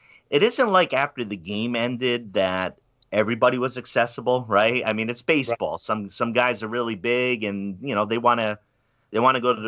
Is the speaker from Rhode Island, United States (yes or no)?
yes; Pawtucket, Rhode Island, United States; I was, as I mentioned, I'm from Pawtucket, Rhode Island, with the Pawtucket Red Sox.